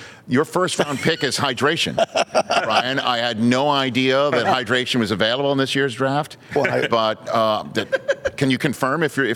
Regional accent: New York City, New York, United States; I'm a kid from New York City.

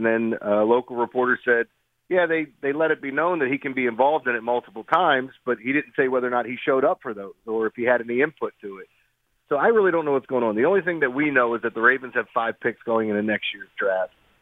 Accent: Baltimore, Maryland, United States; But growing up in Baltimore, I didn't have a football team.

